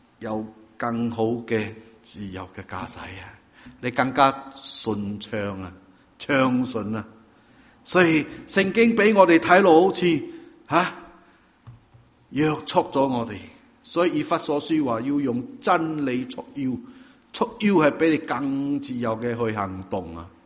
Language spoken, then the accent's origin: Chinese; Singapore; now in Canada; 但是我们在东南亚真的不同，我在新加坡来的，所以我是波仔来的。